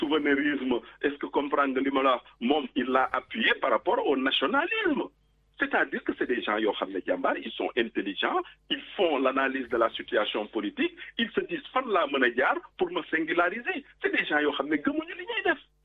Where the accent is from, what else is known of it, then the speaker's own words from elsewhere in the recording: Dakar, Senegal; born there; je suis né à la Médina, marché Tilène, la Judo. Le carrefour de tout un monde. Donc, nous avons des Guéwel, des Diola, des Ndiago, des Guinéens, des Tukulor, des Dara.